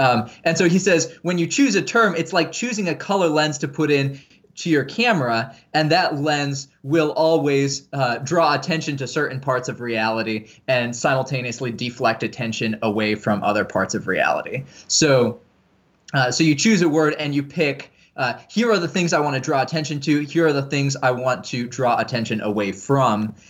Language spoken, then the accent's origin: English; Indonesia; Growing up, I grew up in Indonesia.